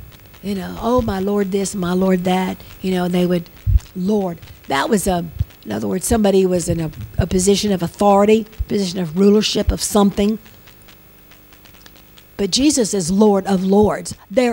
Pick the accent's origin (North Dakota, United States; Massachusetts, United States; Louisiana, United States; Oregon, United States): Louisiana, United States; I'm from Louisiana, things like that.